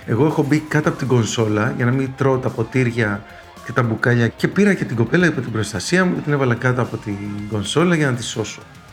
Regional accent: Nikaia, Attica, Greece; born there; Γεννήθηκα στην Νίκαια, στην Κοκκινιά, στην πλατεία Χαλκιδόνας βασικά. Σε ένα σπίτι παλιό με αυλή, κοτέτσι, πηγάδι, σικιά. Σε ένα γενικά φτωχό σπίτι, το οποίο το είχαν παραχωρήσει οι παππούδες μου στους γονείς μου.

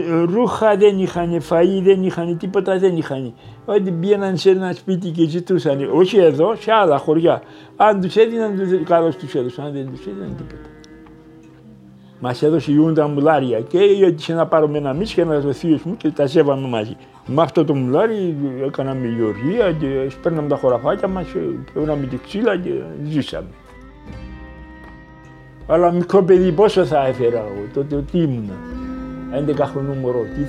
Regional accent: Mesovouno, Western Macedonia, Greece; Γεννήθηκα στο Μεσόβουνο και ζω στο Μεσόβουνο και εδώ θα πεθάνω.

